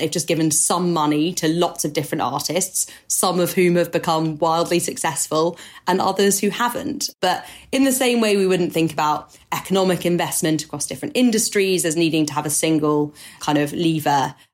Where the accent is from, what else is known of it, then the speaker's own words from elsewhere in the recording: France; accent: French; English is a second language; which I'm going to butcher with my French accent